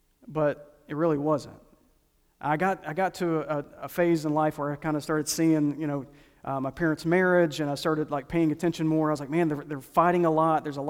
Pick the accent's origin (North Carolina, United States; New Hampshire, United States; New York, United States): North Carolina, United States; Asheville; I was raised in Asheville, North Carolina, and right across the road from our house was this ice service station.